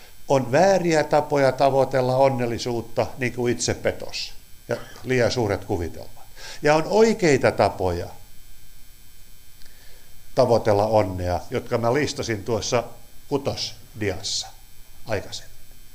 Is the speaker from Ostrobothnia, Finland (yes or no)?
yes; Ostrobothnia, Finland; Tämä Pohjanmaalla, missä olen kotoisin